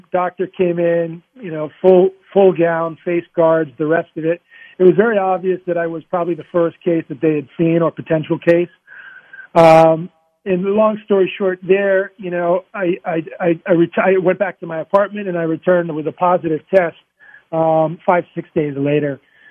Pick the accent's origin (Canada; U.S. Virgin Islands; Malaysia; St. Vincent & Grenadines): U.S. Virgin Islands; I grew up in the Virgin Islands, free diving and spearfishing, and I can hold my breath, you know, 4+ minutes and dive 125 feet.